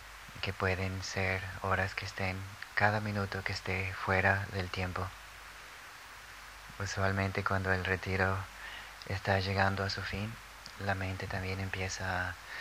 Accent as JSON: {"language": "Spanish", "town": "Guadalajara", "region": "Jalisco", "country": "Mexico", "tie": "born or raised there", "moved": "yes", "said": "Cuando vivía aún en mi ciudad natal, en Guadalajara"}